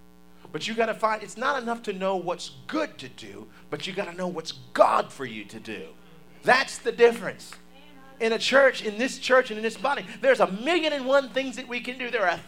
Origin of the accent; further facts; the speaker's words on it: Baltimore, Maryland, United States; In Baltimore, Maryland, I'm from Baltimore.